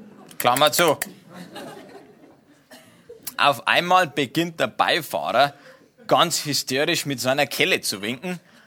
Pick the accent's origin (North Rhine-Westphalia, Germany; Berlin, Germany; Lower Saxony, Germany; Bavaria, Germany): Bavaria, Germany; Und da denke ich mir als Niederbayer, kann ja jeder daherkommen.